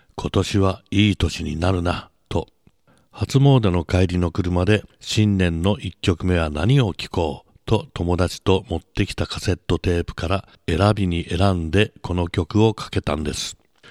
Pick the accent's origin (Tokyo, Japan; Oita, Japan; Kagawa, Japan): Tokyo, Japan; Adachi; 私の生まれ育った足立区、子供の頃毎日見てたでかい空は、時代とともに建物や人があふれ都会になってきて